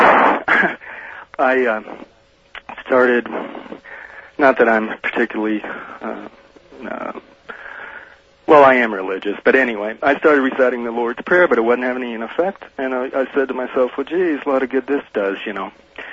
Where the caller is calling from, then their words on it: Denver, Colorado, United States; Well, I'm in Denver, Art. I can't listen that late on Sundays here.